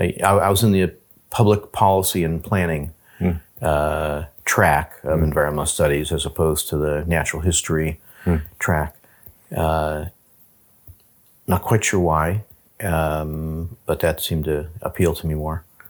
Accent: Berkeley, California, United States; born there; Both my parents were academics, and I was born in Berkeley, but lived all over the country. We moved like crazy, chasing tenure, I guess.

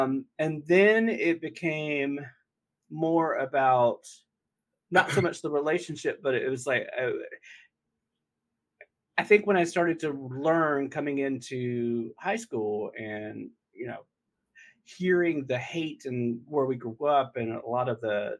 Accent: North Carolina, United States; I think that it was very rooted in sort of how I was made to feel about being gay growing up in North Carolina.

